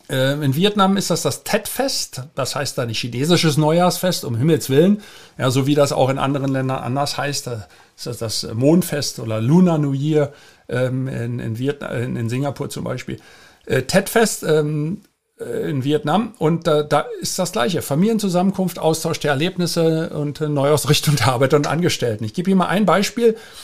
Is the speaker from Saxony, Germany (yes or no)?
no; Berlin, Germany; Ich in meinem Fall bin aus Berlin damals weggegangen. Ich habe ja an der TU Berlin studiert